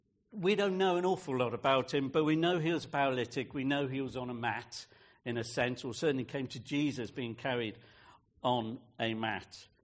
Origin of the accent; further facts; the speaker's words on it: West Moors, South West England, United Kingdom; I was brought up in Westmoors and three-legged cross, so on.